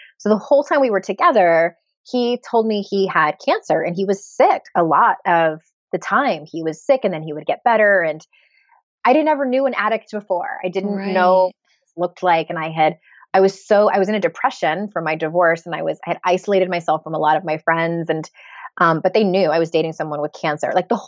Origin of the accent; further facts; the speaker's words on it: San Diego, California, United States; moved away as an adult; So I'm from San Diego, and I lived there for 36 years before we moved not that long ago.